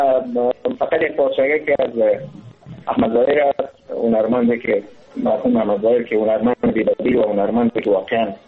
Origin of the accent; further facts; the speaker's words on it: Kabul, Afghanistan; born there; سالم از 35 سال عمر دارم و از ولایت فعلا در کابل در دنیا آمدیم و از کابل گفته میشم، ولی در تمام مصاحبه‌های من گفته این که من از افغانستان هستم